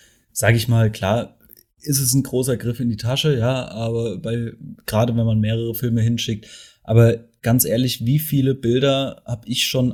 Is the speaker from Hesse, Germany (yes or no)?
no; Mannheim, Baden-Württemberg, Germany; Also, ich komme ja aus Mannheim.